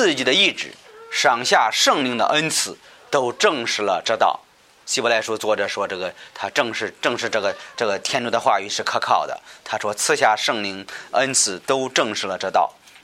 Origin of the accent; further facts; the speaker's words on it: China; 会这个我们中国人会说溜须拍马